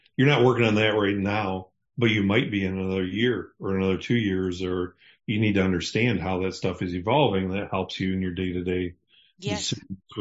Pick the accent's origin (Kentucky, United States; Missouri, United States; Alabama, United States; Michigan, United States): Michigan, United States; accent: West Michigan; No different than my West Michigan accent here, I guess.